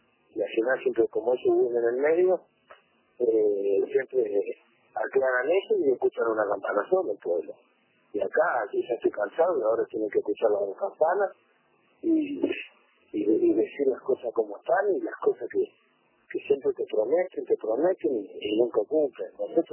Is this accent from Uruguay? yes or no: yes; Uruguay; y no es como que soy uruguayo